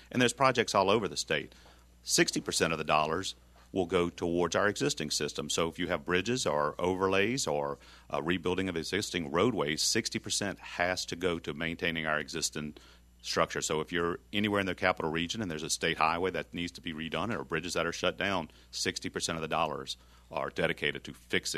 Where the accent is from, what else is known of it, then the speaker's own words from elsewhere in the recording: Louisiana, United States; I was born in Louisiana. I've lived my life in Louisiana, and the need is great, and I voted for that bill.